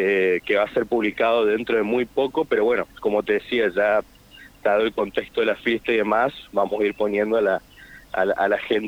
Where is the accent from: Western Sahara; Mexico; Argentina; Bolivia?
Argentina; Chaco; su mayoría somos músicos, percusionistas, de Barranquera, Fontana, Puerto Tirol, Carresistencia